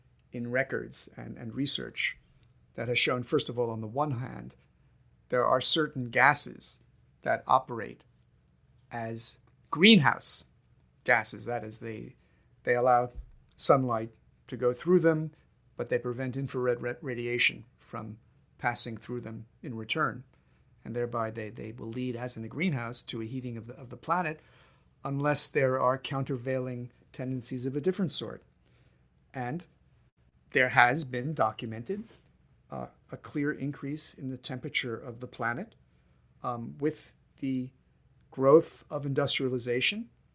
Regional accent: New York, United States; I grew up on Long Island, which basically is a moraine.

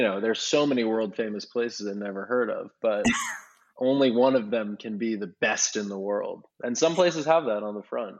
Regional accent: New York City, New York, United States; I'm from New York City, so the first time I mowed a lawn was like in Nashville 2 years ago.

